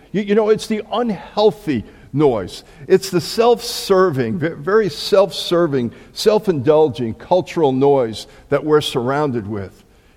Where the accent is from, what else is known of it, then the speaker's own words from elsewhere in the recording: Long Island, New York, United States; Some of you know that I grew up on Long Island, right outside of New York City.